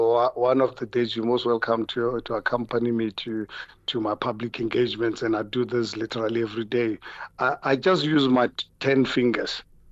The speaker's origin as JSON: {"language": "English", "country": "South Africa", "said": "I would really be ashamed to get people to know that I was coming from South Africa, because I could not explain to them what was happening in my country."}